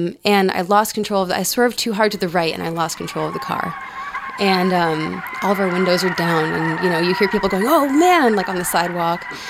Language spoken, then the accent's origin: English; Tampa Bay, Florida, United States; I'm from Tampa Bay. So.